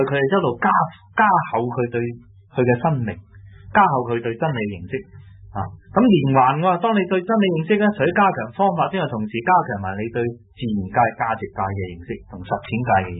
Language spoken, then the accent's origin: Chinese; China; 但同时我们中国人吸收过程里面，我又自然会有些中国东西。